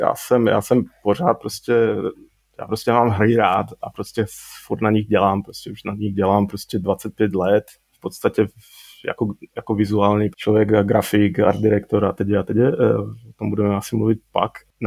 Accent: Košice, Košice Region, Slovakia; now in Prague, Czechia; Já jsem teda z Košic, ale 20 let žiju v Praze

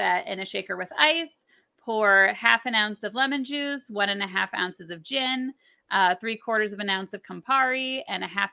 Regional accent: Michigan, United States; accent: Michigander; And then I'll just say it in my Michigander accent.

